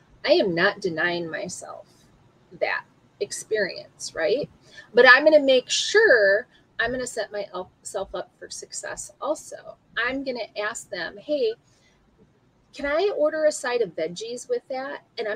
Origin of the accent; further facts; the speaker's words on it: United States; And growing up in America, you need to drink milk.